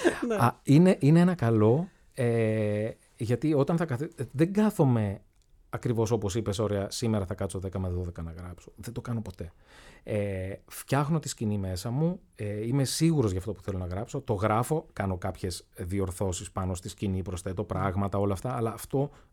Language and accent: Greek; Anthousa, Thessaly, Greece; ορεινό χωριό εκεί της Θεσσαλίας, στην Ανθούσα, Τρικάλων, Καλαμπάκας τώρα. Έγραφα ιστορίες που είχαν μέσα το χωριό μου